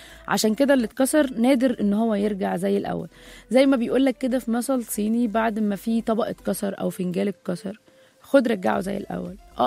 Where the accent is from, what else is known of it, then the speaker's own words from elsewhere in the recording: Egypt; احنا كمجتمع مصري وعربي بنحب نتناسى